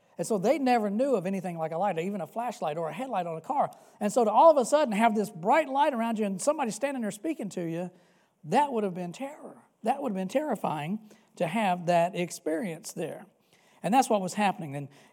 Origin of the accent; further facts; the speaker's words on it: Louisville, Kentucky, United States; I grew up just outside of Louisville, Kentucky, and frequented Jefferson Mall quite a bit.